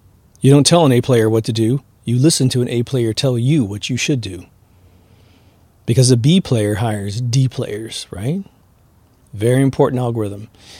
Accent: Kansas, United States; Like I grew up in Kansas. I could drive anywhere in Kansas, and as long as they recognize me as a fellow Kansan

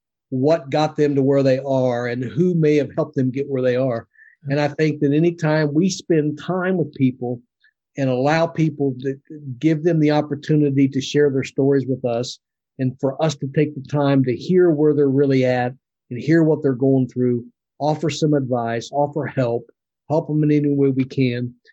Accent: Indiana, United States; Yeah, so we're from Indiana, grew up in central Indiana, and met my wife at this small company in our hometown.

